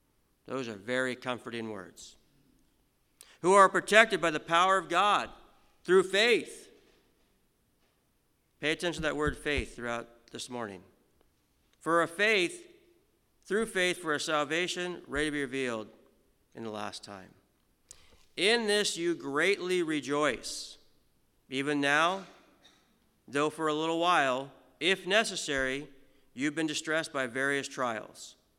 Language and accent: English; United States; moved away as an adult; now in Canada; I am an American, but I do live here in Canada. I've been here since 2001.